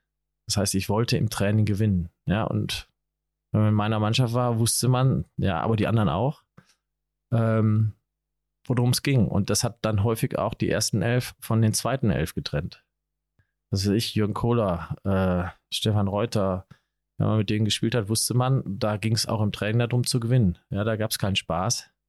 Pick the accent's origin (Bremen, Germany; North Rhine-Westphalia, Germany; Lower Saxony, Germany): North Rhine-Westphalia, Germany; Essen; Ja. Ich glaube, ich kenne heute immer noch viele Straßen zwischen Duisburg und Dortmund.